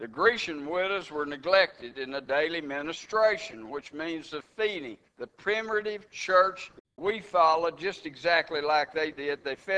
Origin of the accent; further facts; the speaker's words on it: Texas, United States; Some people don't like Texans, especially don't like my accent, and so they might go to the end of the line.